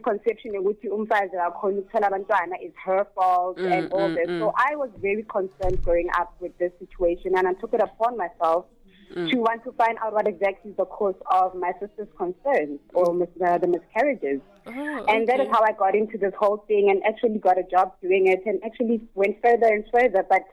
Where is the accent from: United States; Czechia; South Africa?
South Africa; Mbalenhle, Mpumalanga; now in Pretoria, South Africa; Is just a name from that they started using in Pretoria when I moved here to study. But I'm from Imbalenhle, Extension 4. Mm-hmm. I was born and raised there.